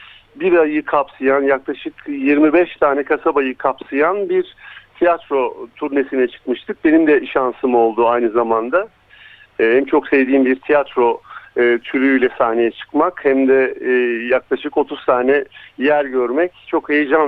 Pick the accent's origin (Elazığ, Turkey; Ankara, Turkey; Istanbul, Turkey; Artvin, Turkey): Elazığ, Turkey; born there; Burada bir senedir bulunuyorum. Daha önce Londra'daydım. Elazığ doğumluyum ben.